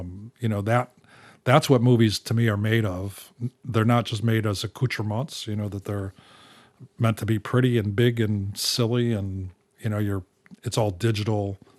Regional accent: United States; I'm American

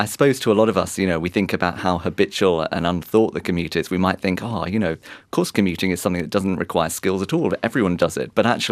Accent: Canberra, Australian Capital Territory, Australia; now in Sydney, Australia; when I arrived in Sydney, I thought, I'm from Canberra, I can't cycle.

